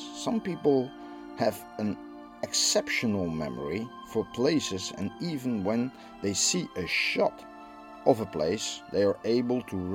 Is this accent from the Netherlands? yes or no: yes; Netherlands; I'm from the Netherlands.